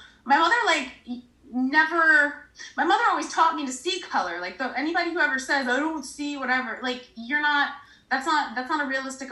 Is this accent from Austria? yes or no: no; Paterson, New Jersey, United States; growing up in Paterson, essentially.